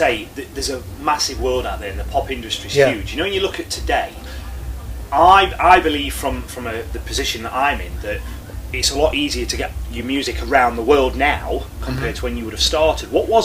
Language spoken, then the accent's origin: English; Mansfield, East Midlands, United Kingdom; I am from Mansfield.